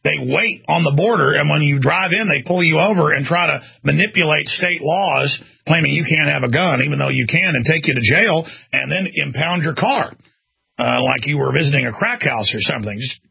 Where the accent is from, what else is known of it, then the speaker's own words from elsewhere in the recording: Texas, United States; But God bless Texas, and just God bless the fact that I am from Texas. I am proud of my heritage.